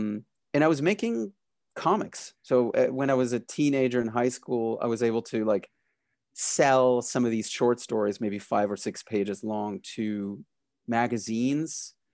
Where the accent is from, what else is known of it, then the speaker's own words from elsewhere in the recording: Berlin, Germany; I grew up in Berlin in Germany, so I fell in love with this sort of French Belgian comics